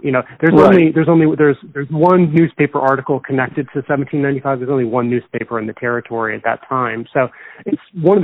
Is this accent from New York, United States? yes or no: no; New Orleans, Louisiana, United States; I grew up in New Orleans.